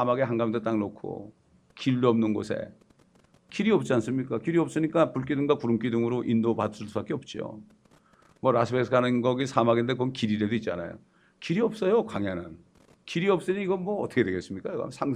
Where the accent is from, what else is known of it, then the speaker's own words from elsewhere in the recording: Chungcheong, South Korea; born there; 제가 충청도에서 태어났기 때문에 거기서 밭가는 걸 많이 봤거든요.